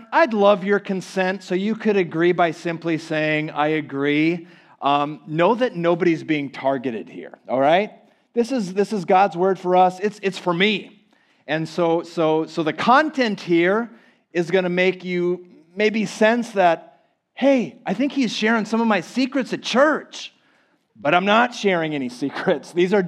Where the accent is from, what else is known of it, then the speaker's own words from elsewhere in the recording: Minnesota, United States; I'm from Minnesota, and so this week we saw that in Minneapolis.